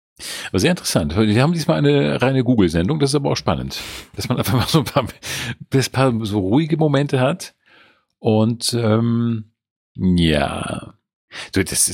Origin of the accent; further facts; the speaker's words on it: Heligoland, Schleswig-Holstein, Germany; James Krüs, ein Schriftsteller aus meiner Heimat, Helgoland.